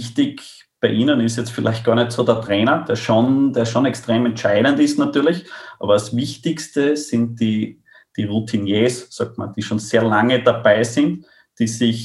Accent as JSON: {"language": "German", "country": "Austria", "said": "weil einfach die finanziellen Gegebenheiten bei uns in Österreich auch nicht so sind"}